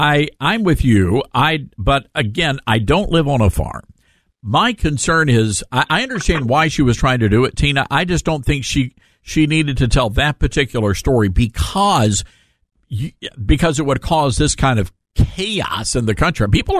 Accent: the South, United States; because we're all from the South. And do things a little different down here.

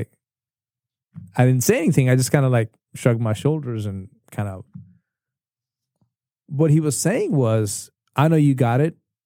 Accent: India; English is a second language; For one, I'm not from around here. I'm from India. I'm 30 years old.

